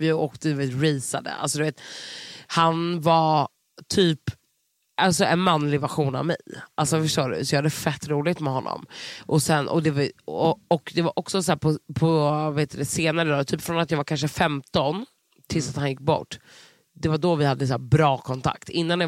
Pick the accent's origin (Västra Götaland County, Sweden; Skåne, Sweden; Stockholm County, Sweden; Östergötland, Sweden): Stockholm County, Sweden; Stockholm; jag har vuxit upp på Söder, men jag har hängt i varandra hela förort.